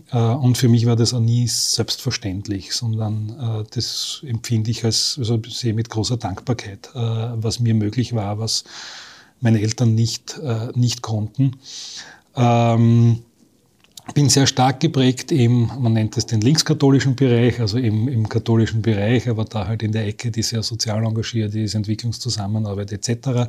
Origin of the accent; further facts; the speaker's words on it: Graz, Styria, Austria; Ich bin in Graz aufgewachsen, als Einzelkind